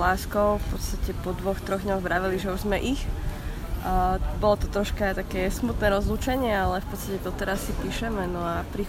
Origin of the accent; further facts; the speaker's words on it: Bratislava, Bratislava Region, Slovakia; 27 rokov a pochádzam z Bratislavy.